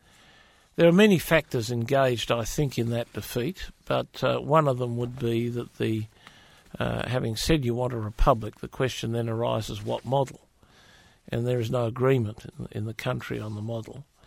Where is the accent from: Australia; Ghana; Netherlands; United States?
Australia; Western Australia; areas of my home state of Western Australia